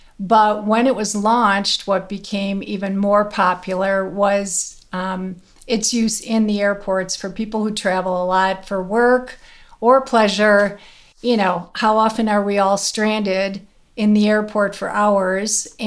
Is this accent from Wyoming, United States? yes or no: no; Chicago, Illinois, United States; I'm from Chicago, Illinois.